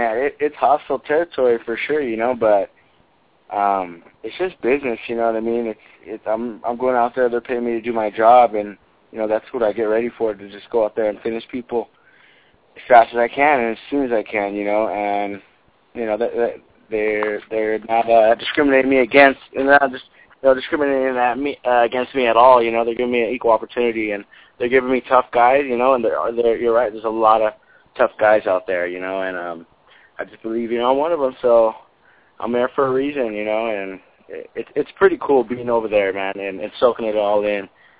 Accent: California, United States; I'm 24 years old. I'm from California, born and raised.

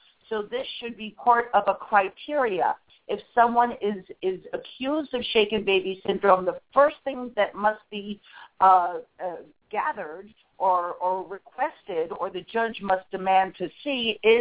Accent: Ireland; We're Irish. We have all these great sayings that have been passed down generation to generation, you know.

